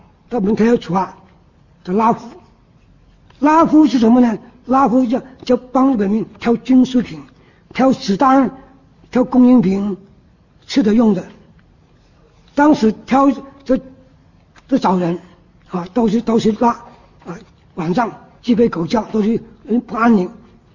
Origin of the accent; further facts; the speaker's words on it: Guangxi, China; 那我父亲不是广西人啊，我是广西人啊。